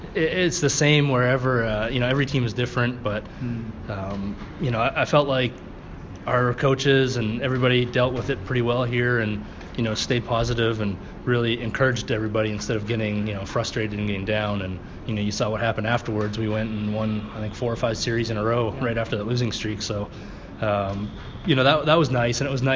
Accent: Canada; I think growing up in Canada and just the hockey mentality

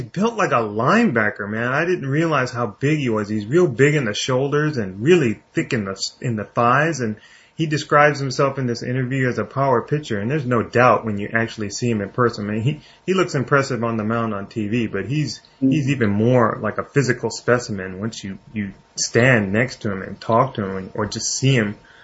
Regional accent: Wyoming, United States; born there; Well, I was born in Wyoming, but that's beside the point.

